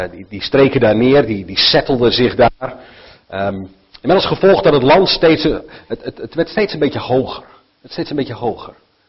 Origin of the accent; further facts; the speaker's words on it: northern Netherlands, Netherlands; zoals jullie weten ben ik opgegroeid in Noord-Nederland.